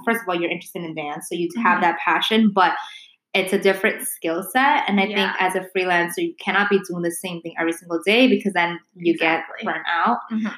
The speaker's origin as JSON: {"language": "English", "region": "New York", "country": "United States", "said": "As a New Yorker, everybody has side hustles."}